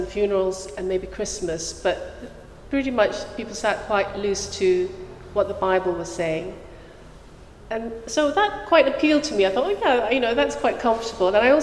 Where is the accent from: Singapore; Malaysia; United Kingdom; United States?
Malaysia; Well, I was born in Malaysia and I grew up there. My parents were not religious